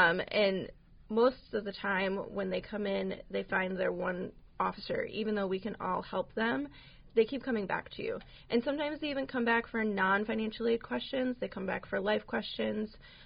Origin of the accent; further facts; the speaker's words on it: Newberry, Michigan, United States; I grew up in Newberry, and I was a student here at Lake State and graduated in 2013.